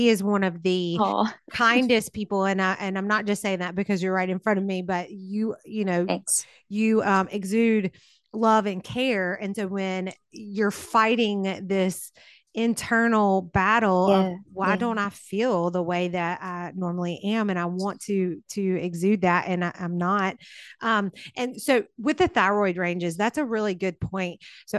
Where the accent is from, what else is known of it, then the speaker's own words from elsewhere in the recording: the South, United States; accent: southern; Take my southern accent out of that.